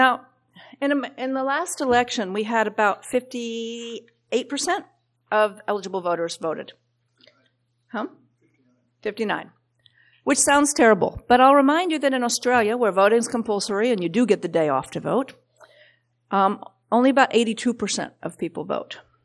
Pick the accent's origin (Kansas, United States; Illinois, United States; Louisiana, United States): Kansas, United States; Remember I talked to you about I'm from Kansas. It's called the flyover country.